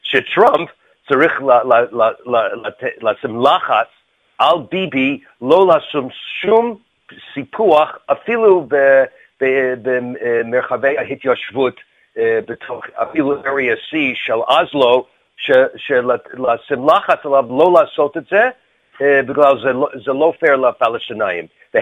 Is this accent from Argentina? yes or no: no; United States; Hebrew is a second language; now in Israel; בארץ, אני אמריקאי, רובם אמריקאים כאן בארץ